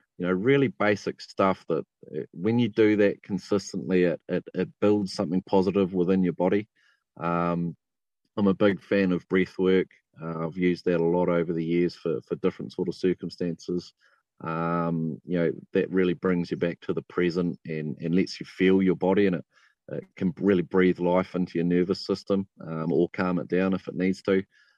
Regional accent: New Zealand; What you think is a stoic attitude that you grow up with as a Kiwi male, and it's particularly strong in the rural sector.

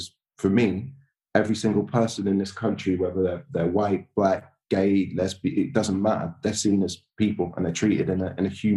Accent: Sierra Leone; So I'm from Sierra Leone.

